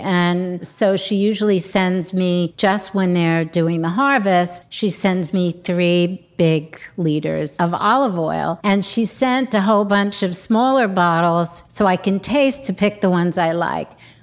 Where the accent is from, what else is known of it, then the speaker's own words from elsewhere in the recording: New York, United States; So it was, you know, New York. It was great growing up in New York at the time.